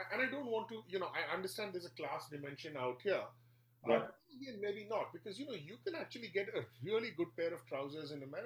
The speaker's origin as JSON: {"language": "English", "country": "India", "tie": "born or raised there", "lives_now": "United States", "said": "for most of my life growing up in India, and for most of my life in the US also"}